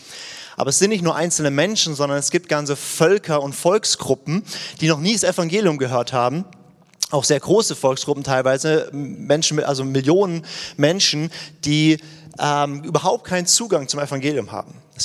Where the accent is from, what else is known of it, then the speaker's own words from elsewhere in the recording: St. Georgen, Baden-Württemberg, Germany; Ich komme aus St. Georgen, da wo Stamm 470 herkommt